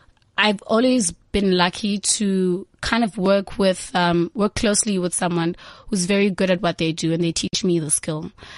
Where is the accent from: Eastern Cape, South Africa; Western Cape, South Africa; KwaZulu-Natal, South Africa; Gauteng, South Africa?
Eastern Cape, South Africa; I'm from originally from the Eastern Cape.